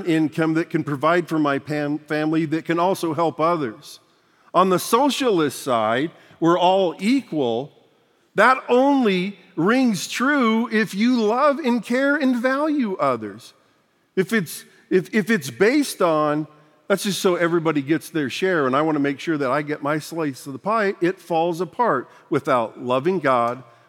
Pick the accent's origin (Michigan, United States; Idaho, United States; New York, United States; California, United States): Idaho, United States; born there; I love that I was born in America. I love that I was born in North Idaho to a conservative Christian family.